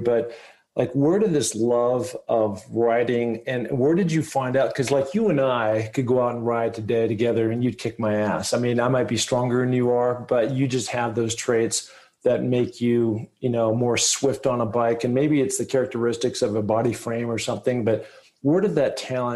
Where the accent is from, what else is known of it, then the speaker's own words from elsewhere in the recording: Seattle, Washington, United States; I grew up in Seattle, and so I drive an I-90 in a route to go to a place I had for a long time down in Bozeman.